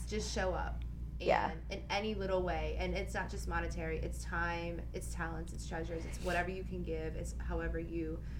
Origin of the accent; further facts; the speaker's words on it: Miami, Florida, United States; Born and raised in Miami. I think I'm Cuban and Brazilian.